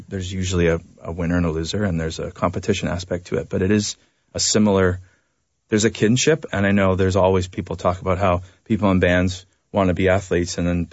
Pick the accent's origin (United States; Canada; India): Canada; as the Canadian